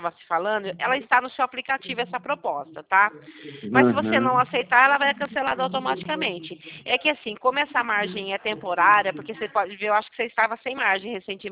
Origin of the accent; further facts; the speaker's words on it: Rio Claro, São Paulo, Brazil; Não, eu sou de Rio Claro, pertinho de vocês.